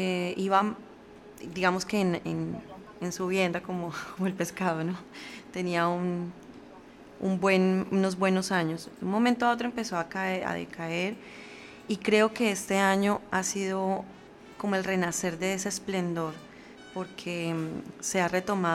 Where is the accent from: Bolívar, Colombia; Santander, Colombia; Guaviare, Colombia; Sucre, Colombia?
Sucre, Colombia; Corozal; yo mi adolescencia la crecí en Corozal. Pues tuve la oportunidad de crecer en Corozal